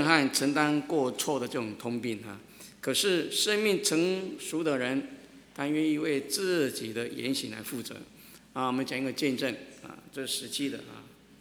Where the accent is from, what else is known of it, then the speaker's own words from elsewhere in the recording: China; 我们中国人有句话说，一失足成千古恨。